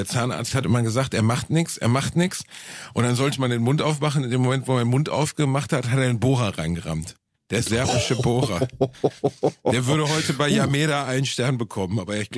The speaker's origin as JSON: {"language": "German", "region": "North Rhine-Westphalia", "country": "Germany", "said": "Ich bin Westfale und Realist"}